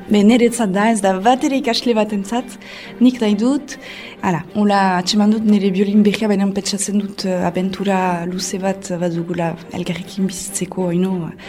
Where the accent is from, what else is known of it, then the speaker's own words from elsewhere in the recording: Nouvelle-Aquitaine, France; Beraz, Euskal Herrikoa naiz, iparraldekoa.